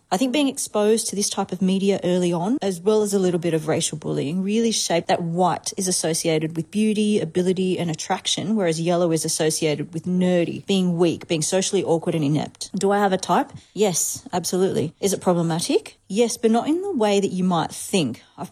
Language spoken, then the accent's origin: English; New South Wales, Australia; I'm ethnically a Vietnamese woman, born and raised in Western Sydney.